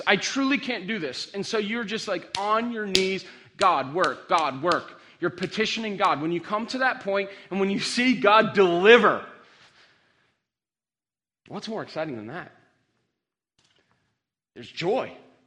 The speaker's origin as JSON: {"language": "English", "country": "Ireland", "said": "I'm Irish, man."}